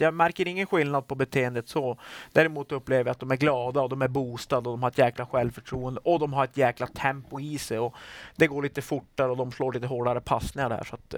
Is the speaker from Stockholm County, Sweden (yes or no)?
no; Rosvik, Norrbotten County, Sweden; Men jag var uppvuxen i Rosvik. Och jag bor sista huset för ishallen i Korsnäs där.